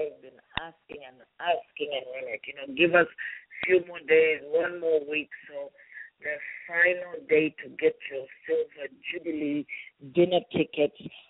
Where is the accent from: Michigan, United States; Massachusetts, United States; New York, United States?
Massachusetts, United States; Boston; with Prince Matthew Chua and Princess Irene Chua from my hometown in Boston.